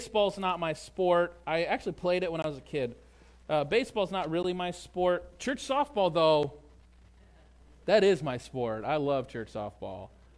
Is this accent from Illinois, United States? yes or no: no; St. Louis, Missouri, United States; I grew up in St. Louis, so sorry, Chicago people.